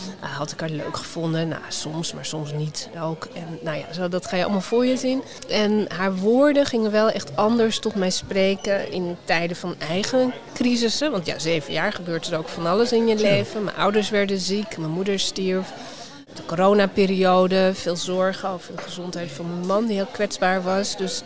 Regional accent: Wormer, North Holland, Netherlands; ik groeide op in Wormeren in de jaren 70. En daar had je geen bibliotheek. Alleen een bibliotheekbus.

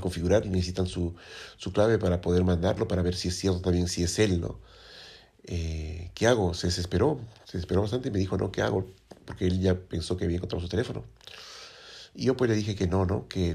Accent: Spain; en ese momento yo le llamé la atención porque yo soy español, ¿no?

